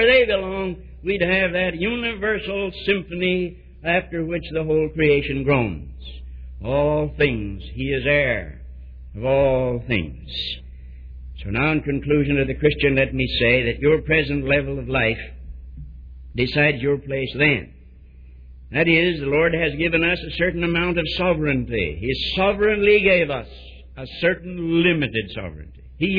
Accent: United States; I wouldn't allow anybody else to say this, but being an American, I can say it.

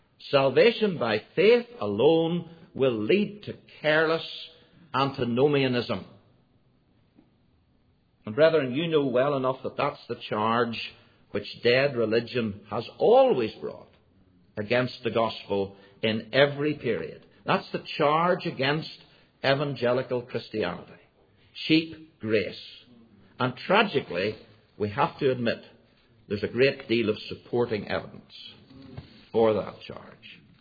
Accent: Northern Ireland, United Kingdom; As a little boy growing up in Ulster, I was never allowed to talk about the Roman Catholic Church.

